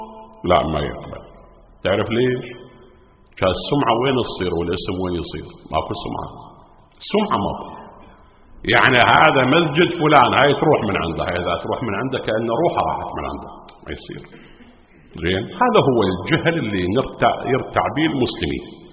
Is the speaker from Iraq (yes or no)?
yes; Iraq; أكو مثلا عندنا في العراق أكو أجهزة مال تفتيت الحصى بالموجات الصوتية